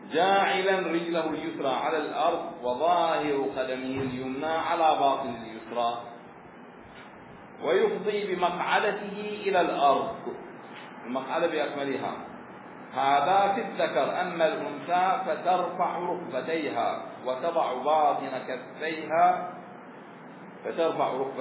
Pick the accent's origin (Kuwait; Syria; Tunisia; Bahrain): Bahrain; تورك المتعارف عندنا في البحرين